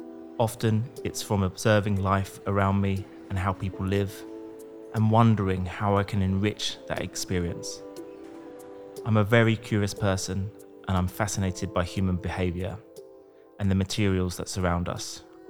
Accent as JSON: {"language": "English", "region": "London", "country": "United Kingdom", "said": "I'm a designer from London."}